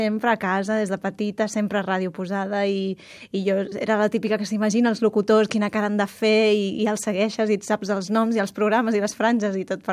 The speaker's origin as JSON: {"language": "Catalan", "town": "Santa Coloma de Gramenet", "region": "Catalonia", "country": "Spain", "said": "Vaig començar amb 7 anys a tocar-lo al Conservatori de Santa Coloma de Gramenet, que és d'on soc jo"}